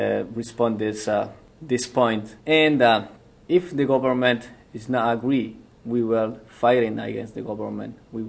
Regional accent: Ecuador; we are indigenous people from Ecuador, and the major people from South America, especially from west side, I mean Colombia, Ecuador, Peru, and Bolivia, has roots

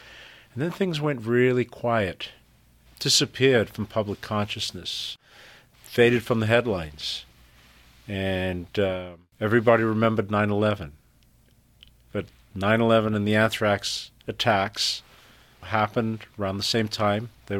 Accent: Zimbabwe

